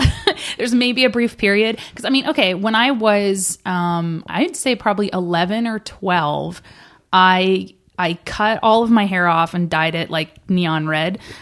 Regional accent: Canada; because I'm from Canada

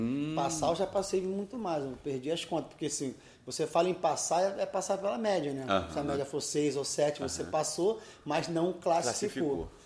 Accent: Rio de Janeiro, Brazil; Eu nasci no Alexander Fleming uhum. e fui criado no Engenho de Dentro, né, na Água uhum. Santa, Engenho de Dentro.

